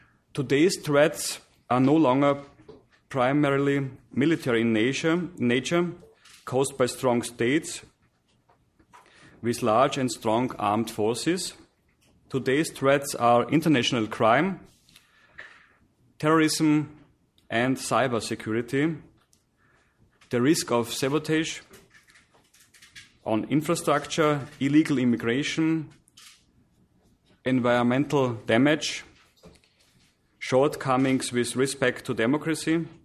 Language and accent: English; Austria; English is a second language; Austria, my home country